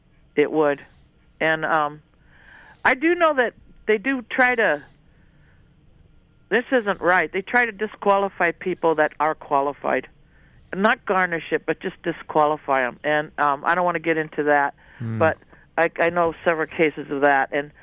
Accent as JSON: {"language": "English", "region": "Alaska", "country": "United States", "tie": "born or raised there", "said": "I'm white. I'm so white I glow in the dark. But I was born and raised in Alaska."}